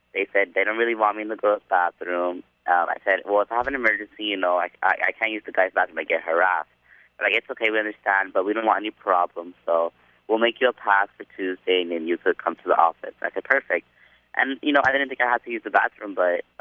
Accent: United States; And as an American, I mean, I say in every interview, I have freedom of expression.

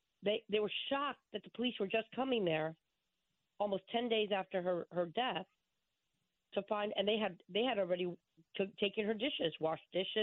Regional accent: Bridgeport, Connecticut, United States; I'm a white woman who was born and raised in Bridgeport. And I will tell you, I said to somebody myself, I said, you know, Black Rock is the most affluent section of Bridgeport.

